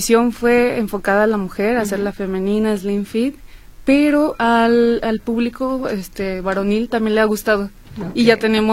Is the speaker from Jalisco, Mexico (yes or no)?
yes; Jalisco, Mexico; yo pues soy muy fan de Jalisco, uh-huh. de donde somos.